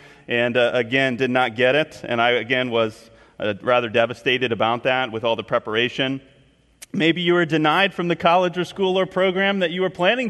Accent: California, United States; I was originally from California, in case you wanted to know. And then ended up coming to Purdue.

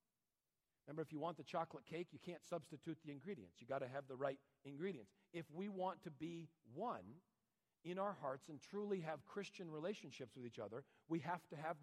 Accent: Connecticut, United States; born there; I was born in Connecticut.

